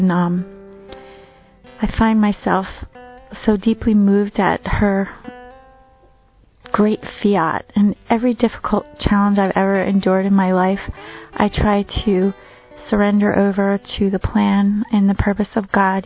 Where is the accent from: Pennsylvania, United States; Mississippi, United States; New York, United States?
Pennsylvania, United States; Philadelphia; I'm from Philadelphia, Pennsylvania, in the United States.